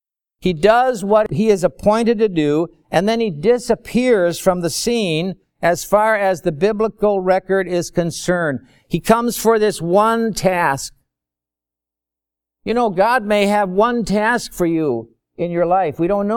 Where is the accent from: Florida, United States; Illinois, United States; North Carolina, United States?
Illinois, United States; Chicago; born there; now in Berwyn, United States; Or actually … from Berwyn, Illinois. But I was born in Chicago, so … from Chicago.